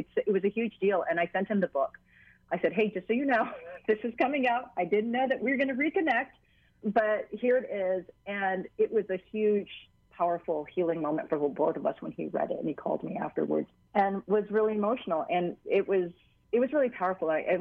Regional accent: Hawaii, United States; for me, it was an identity piece about being Chinese American. You know, what does that mean? And being Chinese American in Hawaii, what does that mean?

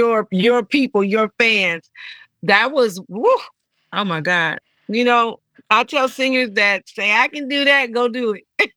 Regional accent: West Coast, United States; I show up there and I'm from the West Coast and most of the acts on there are from the East Coast.

